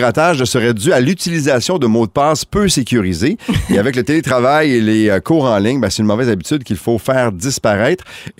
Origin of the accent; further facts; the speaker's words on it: Chicoutimi, Quebec, Canada; Elle est à Chicoutimi, ma terre natale.